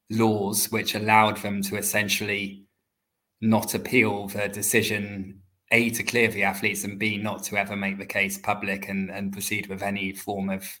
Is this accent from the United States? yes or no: no; England, United Kingdom; accent: English; now in Berlin, Germany; I'm a English journalist, you can tell by my accent, but I work in Berlin in Germany